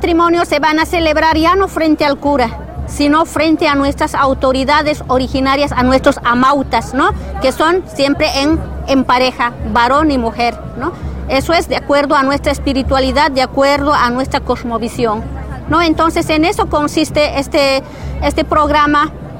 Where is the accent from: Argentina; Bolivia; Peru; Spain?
Bolivia; Quisiera presentarme como servidora pública que estoy asumiendo allá en mi país.